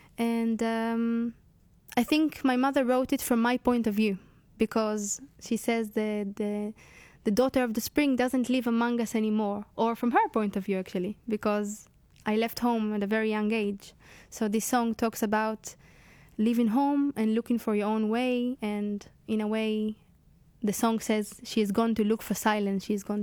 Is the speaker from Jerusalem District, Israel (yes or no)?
yes; Jerusalem, Jerusalem District, Israel; I grew up in Jerusalem, in Ramot. It's a big neighborhood in Jerusalem outside of the center.